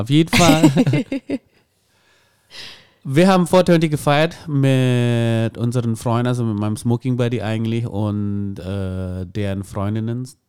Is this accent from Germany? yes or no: no; Indonesia; Ich bin in Indonesien geboren, aufgewachsen, viele Sonne.